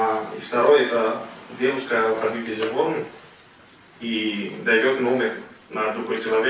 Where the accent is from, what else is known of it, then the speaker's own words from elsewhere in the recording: Greece; Russian is a second language; Как иностранец, я из Греции